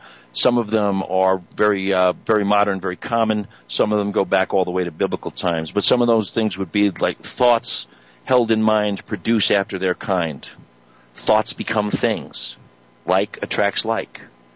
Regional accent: Colorado, United States; in my home state here of Colorado

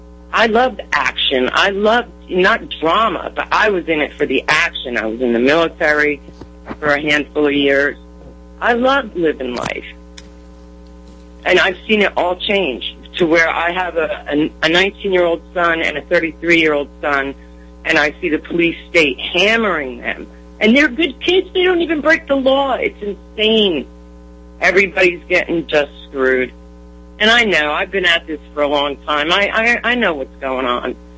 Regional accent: New Jersey, United States; now in Texas, United States; I moved to Texas. But I came from Jersey.

